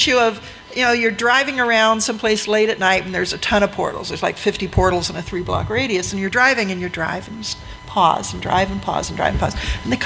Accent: Detroit, Michigan, United States; I'm from the Detroit area, and so I live actually in one of the suburbs

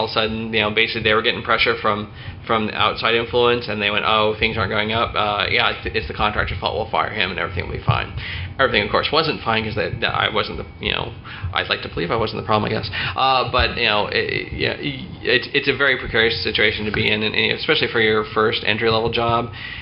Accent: Iowa, United States; moved away as an adult; also born or lived in California; I grew up in Iowa. I was working in Eastern Iowa. My first job, I moved over to California.

